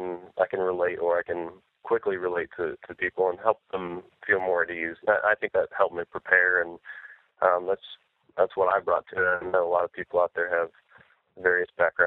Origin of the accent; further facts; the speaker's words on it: Ohio, United States; We were living in my hometown on the west side of Ohio. We moved back to my wife's hometown of Canton on the east side.